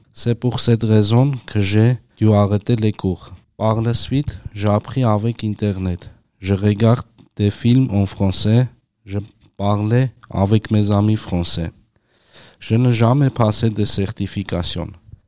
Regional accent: Armenia; first language Armenian; French is a second language; je viens d'Arménie.

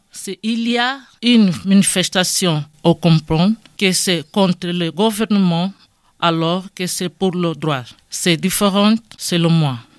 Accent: Angola; je viens d'Angola.

